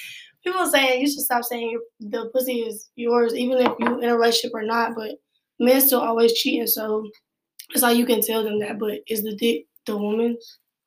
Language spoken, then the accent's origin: English; Georgia, United States; I'm from Georgia. I've lived all over the place. I've lived on the north side, east side, south side, everywhere else.